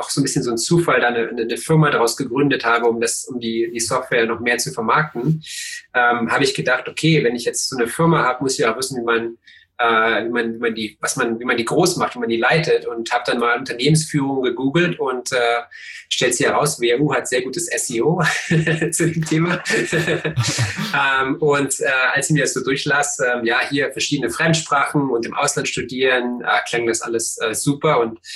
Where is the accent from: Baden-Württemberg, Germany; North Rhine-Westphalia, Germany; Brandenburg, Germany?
Brandenburg, Germany; Cottbus; Ja, ich bin in Cottbus aufgewachsen